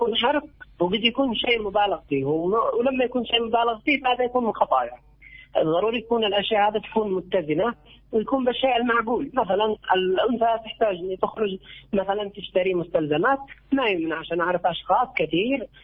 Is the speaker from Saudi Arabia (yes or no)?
no; Yemen; هذا عندنا في اليمن البنت يقولوا أنت ليش